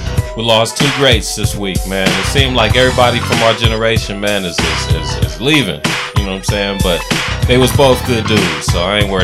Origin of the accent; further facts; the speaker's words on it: Midwest, United States; And I'm from the Midwest